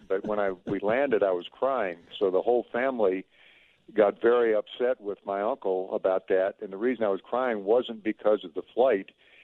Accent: Memphis, Tennessee, United States; also born or lived in Georgia / Wisconsin / Chicago; I was born in Georgia during the war, and we moved to Wisconsin, and I spent the majority of my elementary school and early high school in Memphis, then moved to Chicago, graduated from high school in one of Chicago's suburbs

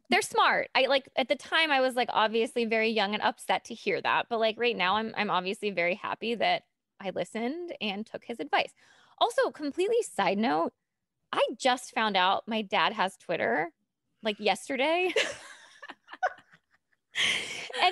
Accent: Appalachia, United States; I was from a very low income, I mean, barely middle class area. Okay. I'm from the Appalachia. I got a scholarship for living in the area.

